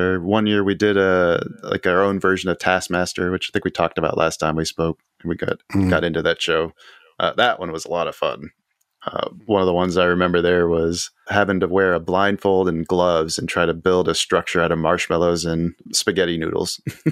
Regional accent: Houston, Texas, United States; also born or lived in Tucson, Arizona; I was brought up in Houston. I grew up in Tucson. I lived in Bakersfield, California.

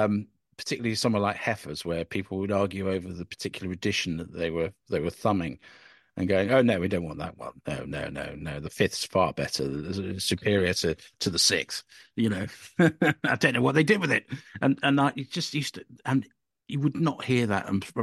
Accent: Cambridge, East of England, United Kingdom; as you know, I'm originally from Cambridge.

